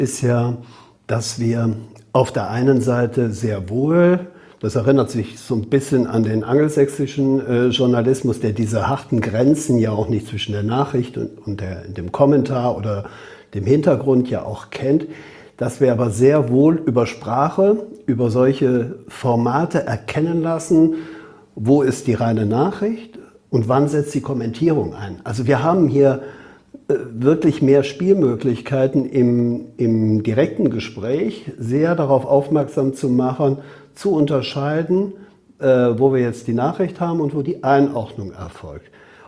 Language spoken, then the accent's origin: German; Rhineland, Germany; wer mich dann als Rheinländer kennt, weiß, dass der Rheinländer ja an sich ohne Punkt und Komma redet